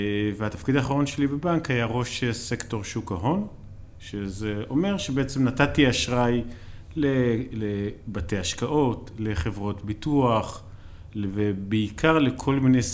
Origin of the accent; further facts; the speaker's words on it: Beersheba, Southern District, Israel; אני באר שבעי במקור, בנקאי במקצועי.